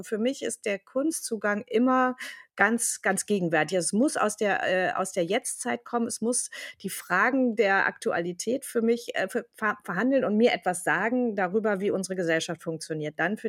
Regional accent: Bochum, North Rhine-Westphalia, Germany; Ich komme aus dem Ruhrgebiet, da in Bochum, da hat man eher Theater.

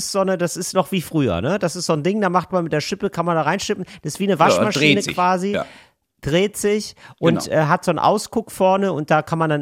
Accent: Rhineland, Germany; Als Rheinländer im Schwabenland bekommt man oft die Krise

